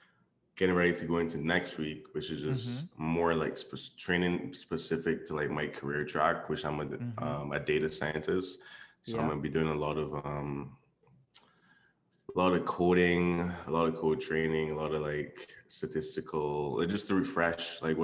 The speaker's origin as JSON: {"language": "English", "country": "Barbados", "said": "yo, I'm from Barbados"}